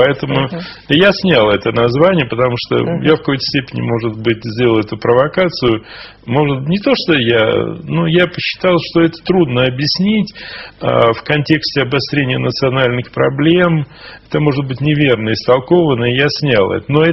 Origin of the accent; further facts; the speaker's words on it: Odesa, Odesa Oblast, Ukraine; Была ли необходимость гибели моего родного города? Он, конечно, остался как камень, материал, но вся эта дореволюционная вот, Одесса, это русский город, третий город в России.